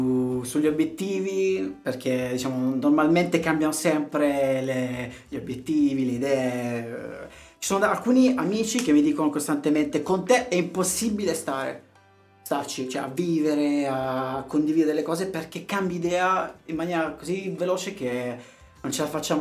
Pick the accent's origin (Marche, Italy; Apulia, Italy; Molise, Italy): Apulia, Italy; Lecce; Io sono un leccese